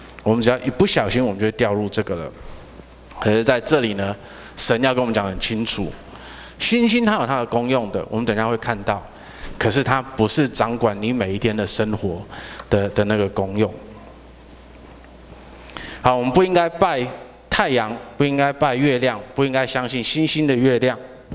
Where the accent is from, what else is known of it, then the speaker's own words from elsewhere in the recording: Taiwan; 对我们台湾人来讲